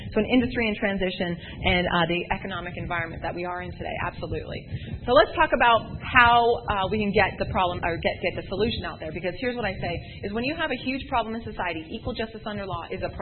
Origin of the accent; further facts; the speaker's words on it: Canada; Now, as a Canadian, when I first heard about this, I was like